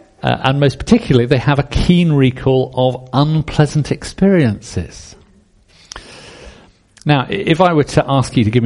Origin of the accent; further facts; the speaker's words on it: South East England, United Kingdom; The church that I grew up in down in Surrey is called the Church of the Good Shepherd.